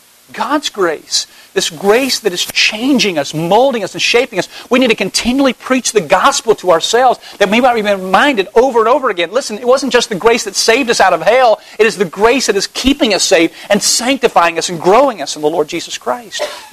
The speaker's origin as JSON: {"language": "English", "region": "Bible Belt", "country": "United States"}